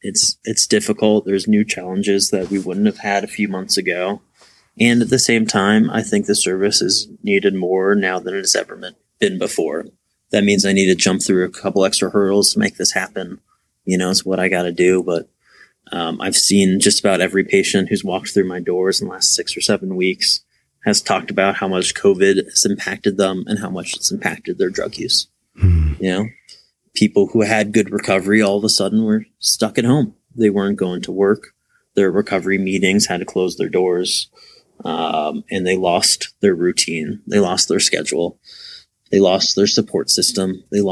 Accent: Youngstown, Ohio, United States; I grew up in beautiful Youngstown, Ohio.

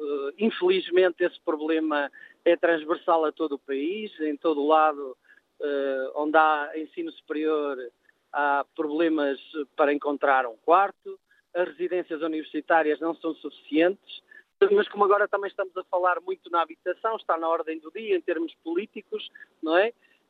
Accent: Portugal; nós portugueses temos o hábito de fechar os olhos a essas situações

